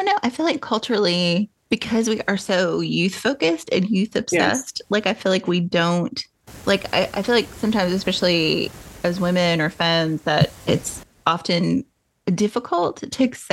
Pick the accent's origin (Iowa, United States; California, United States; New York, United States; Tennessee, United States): Tennessee, United States; also born or lived in Nashville; At East Tennessee.